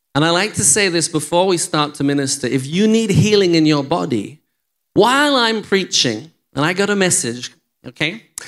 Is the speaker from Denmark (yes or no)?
no; England, United Kingdom; So I'm from England, okay? Just have to apologize to start with. You'll get used to my accent as we go on.